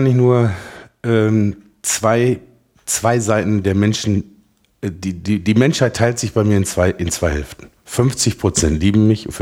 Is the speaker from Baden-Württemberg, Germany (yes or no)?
no; Oberhausen, North Rhine-Westphalia, Germany; ich bin aus ganz kleinen Verhältnissen. Ich bin als Bergmannssohn groß geworden in Oberhausen, direkt im Herzen von Oberhausen. Der Vater war Bergmann, er ist 25 Jahre eingefahren. Die Mutter war Hausfrau, die Brüder waren Schlosser oder Kranführer.